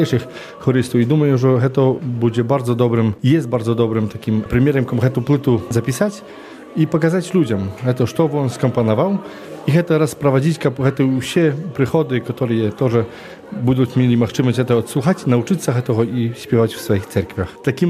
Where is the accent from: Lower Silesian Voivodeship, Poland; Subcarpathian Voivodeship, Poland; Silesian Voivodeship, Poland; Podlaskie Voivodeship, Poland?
Podlaskie Voivodeship, Poland; Dojlice; no jakże my z Dojlic i dojlickiego naszego kompozytora nie będziemy śpiewać, musimy go śpiewać.